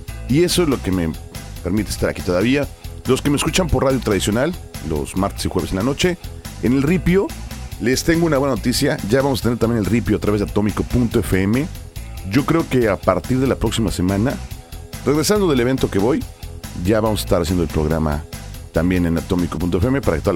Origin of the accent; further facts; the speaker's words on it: Mexico; Hoy quiero recordar a toda la gente que somos mexicanos todo el año